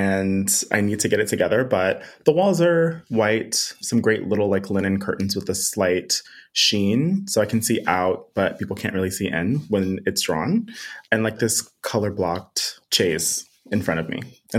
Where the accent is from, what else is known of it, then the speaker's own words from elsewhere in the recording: Baton Rouge, Louisiana, United States; So I was born and raised in Baton Rouge